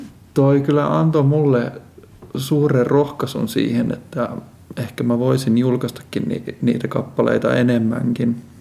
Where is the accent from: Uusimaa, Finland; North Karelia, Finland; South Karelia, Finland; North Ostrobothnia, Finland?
Uusimaa, Finland; Espoo; now in Raseborg, Finland; hetkellä asun täällä Raaseporissa Vilneessissä. Parin kuukauden päästä muutamme Lohjalle ja alun perin olen Espoosta kotoisin.